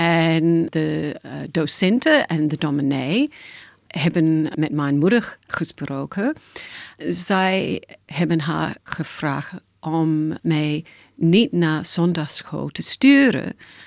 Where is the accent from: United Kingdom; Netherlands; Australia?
Australia; Ik kom uit Australië. Ik had een heel lieve familie en ik ben opgegroeid in de protestante kerk.